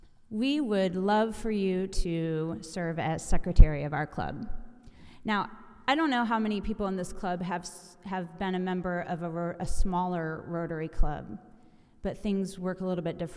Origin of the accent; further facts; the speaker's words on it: Carmel, Indiana, United States; now in Westfield, United States; I grew up in Carmel, went to Purdue, came back, and my husband and I bought a house in Westfield